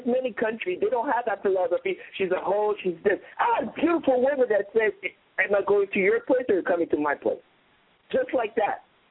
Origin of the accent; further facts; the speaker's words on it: New York, United States; born there; But I was born here. I was born in New York. But my mom is Haitian. My father is American.